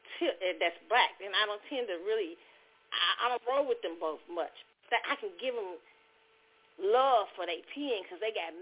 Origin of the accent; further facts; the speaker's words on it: Midwest, United States; I'm probably more country than … okay? I'm from the Midwest, okay? And I got family all down in the country where it's a real country.